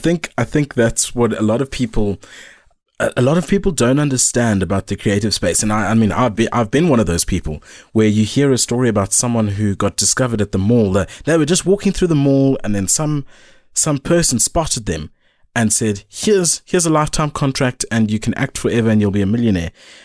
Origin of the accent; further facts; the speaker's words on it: South Africa; there's a lot of hardships and strange things growing up in South Africa because of all the cultures.